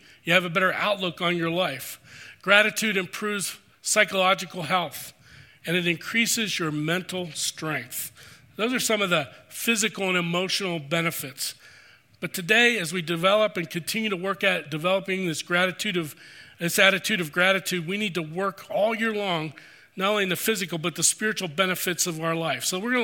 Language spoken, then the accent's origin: English; Pittsburgh, Pennsylvania, United States; I remember growing up in Pittsburgh, and just on October 12th, I went probably for the last time to my boyhood home with Daniel